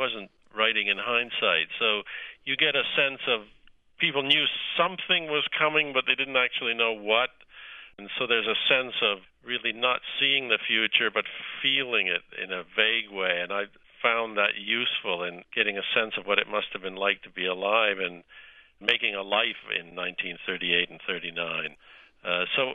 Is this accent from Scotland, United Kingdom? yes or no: yes; Scotland, United Kingdom; born there; why I was born in Scotland rather than Poland, which is where they were from.